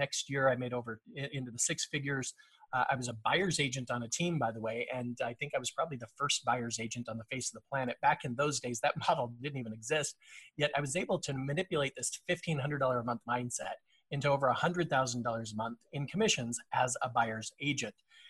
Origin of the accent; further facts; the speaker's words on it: Denver, Colorado, United States; I grew up in Denver, Colorado, realized that college wasn't necessarily for me.